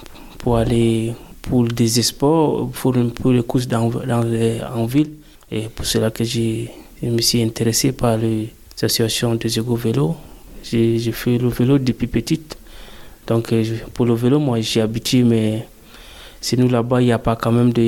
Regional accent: Central African Republic; Moi, je viens de la Centrafrique. Ouais. Là-bas, il n'y a pas de piste cyclable pour le vélo.

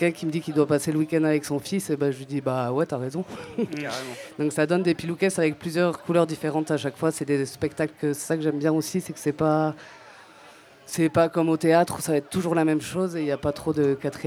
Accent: Occitanie, France; Alors, moi, je viens de Lozère.

